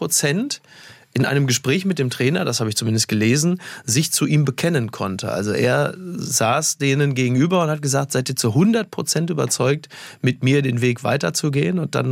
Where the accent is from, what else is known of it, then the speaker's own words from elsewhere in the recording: Castrop-Rauxel, North Rhine-Westphalia, Germany; Ja, und zwar für meine Heimatstadt Castrop-Rauxel, deren Stadtwappen auch blau-gelb ist.